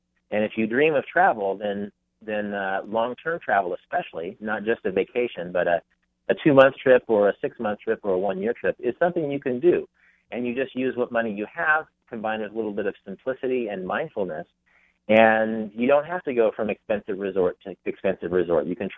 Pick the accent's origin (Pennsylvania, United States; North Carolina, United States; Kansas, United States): Kansas, United States; I grew up in Kansas, which is right in the middle of the country. Not necessarily everybody in Kansas has a passport.